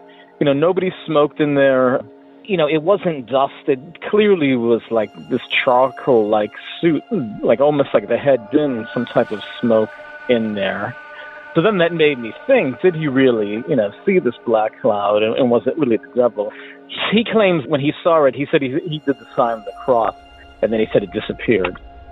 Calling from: Hartford, Connecticut, United States; I'm calling from Hartford, Connecticut.

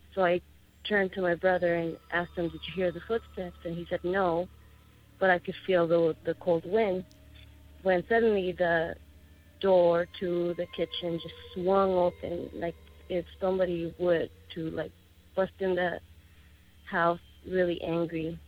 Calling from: Tucson, Arizona, United States; I'm calling from Tucson, Arizona.

